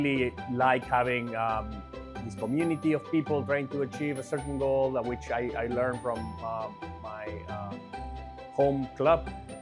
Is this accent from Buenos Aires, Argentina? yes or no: no; Río Gallegos, Santa Cruz, Argentina; I was born in Rio Gallegos in the south of Argentina, and I grew up there.